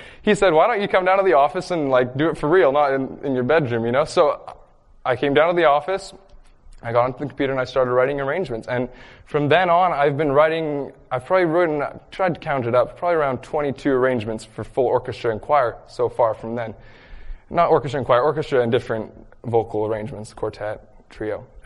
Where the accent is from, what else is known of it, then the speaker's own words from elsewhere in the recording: Canada; Dad was American, and we grew up in Canada